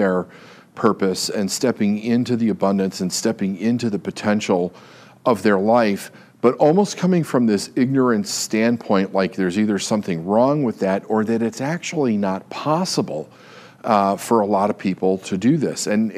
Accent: Chicago, Illinois, United States; moved away as an adult; now in California, United States; especially when it comes to the Midwest, which I'm from Chicago, where it's almost like a sin to leave the community.

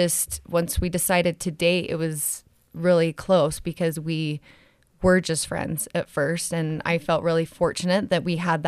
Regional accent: Utah, United States; growing up in the Salt Lake Valley.

